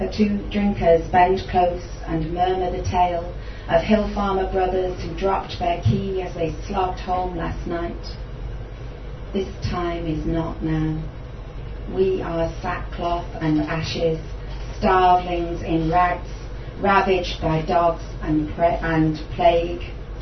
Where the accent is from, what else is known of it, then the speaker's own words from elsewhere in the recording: Manchester, North West England, United Kingdom; now in West Cork, Ireland; there's things from my hometown of Manchester, and also a lot of where I now call home in West Cork.